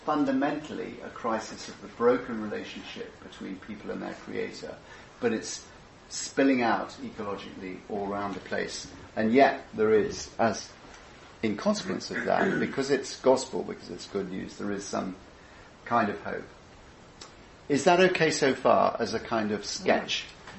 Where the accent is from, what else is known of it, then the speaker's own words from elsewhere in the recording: United Kingdom; I bring tonight, as you can probably guess, the lens of being Brit, so you're going to have to forgive me for a number of things